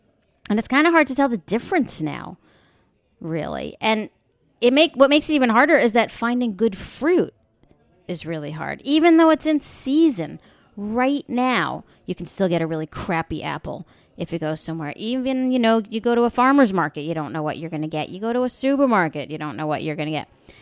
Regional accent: New York, United States; And, you know, I grew up out on the East End of Long Island.

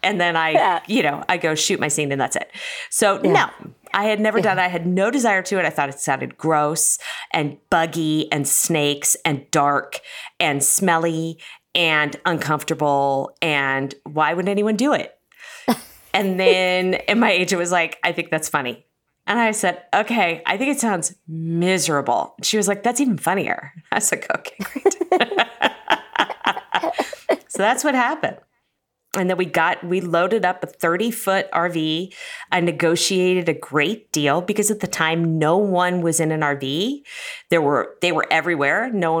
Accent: Cincinnati, Ohio, United States; And I grew up in Cincinnati and love Cincinnati.

